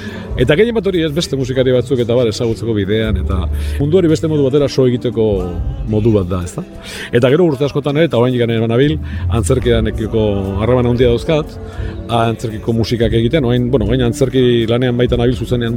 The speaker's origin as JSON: {"language": "Basque", "town": "Ibarra", "region": "Basque Country", "country": "Spain", "tie": "born or raised there", "also_born_or_lived": "Donostia / Bilbao", "lives_now": "Amorebieta-Etxano, Spain", "said": "ni Ibarren jaio naiz, naiz eta gero Ibartik ez dakit, gazterik atera nintzen Donostiara, gero Ibarrera bueltatu, bueno, azkenean Bilbora joan nintzen, orain Zornotzan, Moribeta etxan non bizi naiz."}